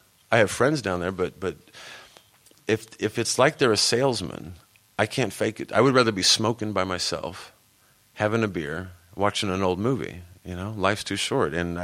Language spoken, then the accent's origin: English; United Kingdom; I'm too... I'm British in that regard.